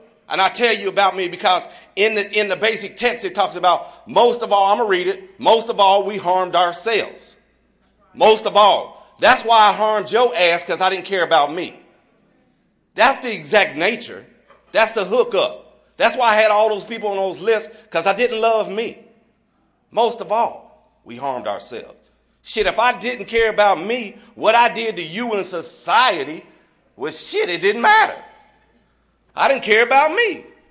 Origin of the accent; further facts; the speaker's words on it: Dayton, Ohio, United States; It's something about, I'm from the Dayton area, and we talk about in the Dayton area, it's something about a good ass whooping that'll go a long way.